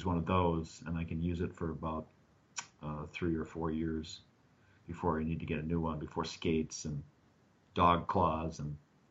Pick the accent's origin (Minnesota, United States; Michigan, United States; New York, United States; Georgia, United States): Minnesota, United States; Minneapolis; also born or lived in Seattle; I grew up in Minneapolis, and then we moved away and lived in Seattle for about 7 years and had our kids, and then we moved back to our family about 12 years ago.